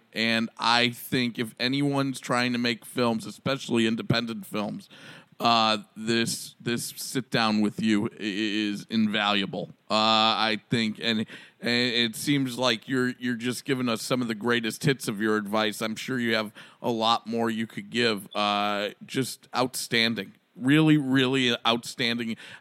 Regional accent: Chicago, Illinois, United States; I'm blue collar from Chicago.

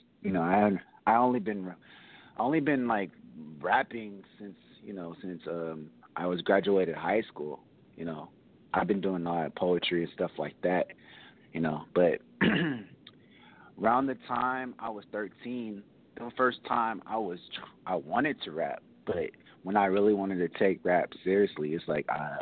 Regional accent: Rodeo, California, United States; I'm from a little town in California called Rodeo. It's like a small town in East Bay. And I still stay in the East Bay.

